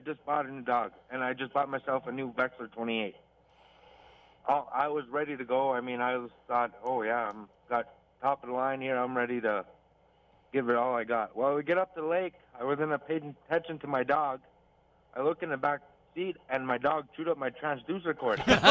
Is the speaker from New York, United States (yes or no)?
no; Belcourt, North Dakota, United States; also born or lived in Fargo; Well, I was born in the Turtle Mountains. I'm Belker, North Dakota, and as a little kid, we moved away. We moved to Fargo, and I lived there for about 11 years. Well, then later on down the road, we ended up moving back.